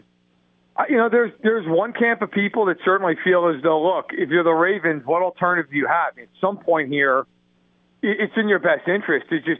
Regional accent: New York, United States; I'm from New York, and I can tell you, most people I know who are Jets fans do not give them a pass.

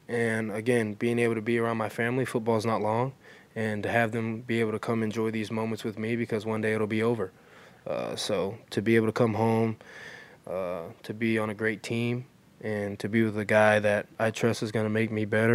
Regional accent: Sanford, Florida, United States; also born or lived in Fernandina Beach; I was born in Fernandina Beach. People think I was born in Sanford, though.

